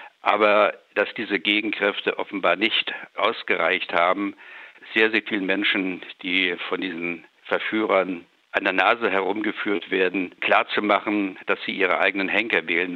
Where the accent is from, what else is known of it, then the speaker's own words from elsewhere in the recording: Germany; begriffen, was es heißt, Deutscher zu sein. Nämlich, das ist keine Frage der Schuld für meine Generation. Ich bin eine Generation, die im Krieg geboren ist.